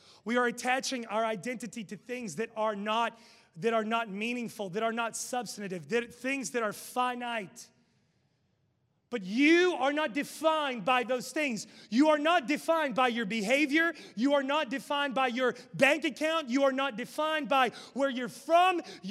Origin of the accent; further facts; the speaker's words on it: West Virginia, United States; Well, I'm a hillbilly. I self-identify as a hillbilly. I'm from West Virginia.